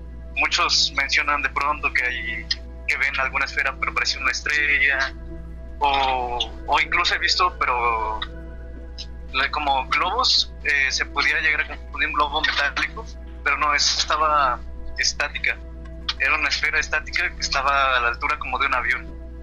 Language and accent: Spanish; Teziutlán, Puebla, Mexico; yo de esto te estoy hablando de donde yo soy de Puebla, Teciutlán, Puebla. Allá, sí. Teciutlán significa cerro donde graniza.